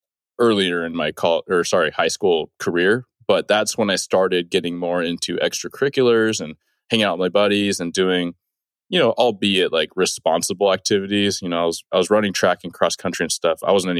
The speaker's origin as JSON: {"language": "English", "region": "Pacific Northwest", "country": "United States", "tie": "born or raised there", "also_born_or_lived": "Memphis, Tennessee", "said": "I was born in Tennessee. Don't have the accent, but I moved from Memphis when I was roughly 8 to the Pacific Northwest, where I reside now, right?"}